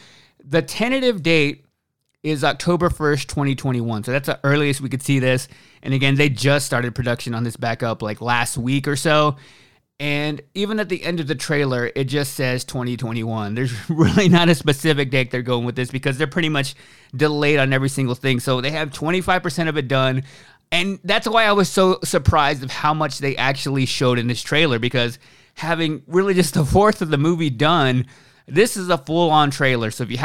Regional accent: Texas, United States; So if you live in the South, are from the South like I am, I'm from Texas

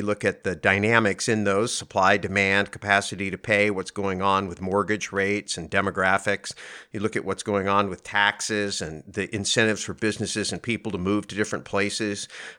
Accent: California, United States; I grew up in Silicon Valley before it was Silicon Valley, when it was just Santa Clara County.

